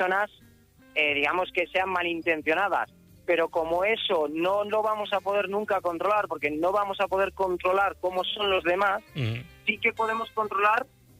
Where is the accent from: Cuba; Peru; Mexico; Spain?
Spain; Burgos, Castile and León; born there; Pues yo nací en Gamonal.